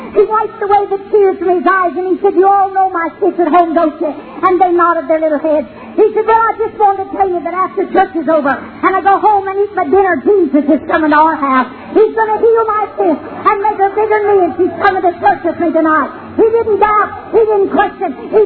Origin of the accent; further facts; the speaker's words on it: Claremont, Minnesota, United States; still has a bookstore in Claremont, Minnesota, my hometown.